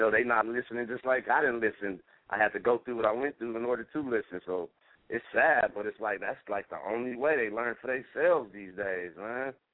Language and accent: English; Oakland, California, United States; Man, it's crazy you say that. I'm from Oakland